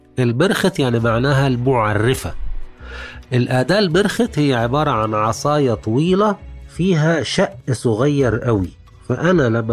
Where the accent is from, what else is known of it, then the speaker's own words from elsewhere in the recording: Egypt; إحنا عندنا في مصر أقدم مرصد فلكي على الإطلاق في العالم كله